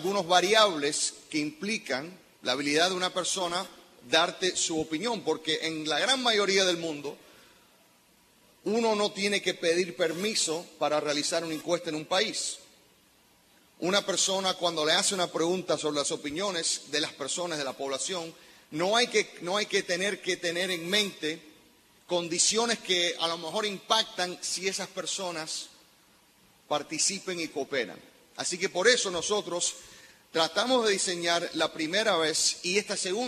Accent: Cuba; lo que nos encanta hablar como cubanos.

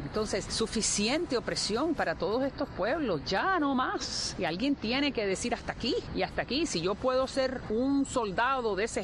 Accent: Miami, Florida, United States; Yo soy una hija de Miami y por eso me siento muy contenta de poder representar esta comunidad tan compleja

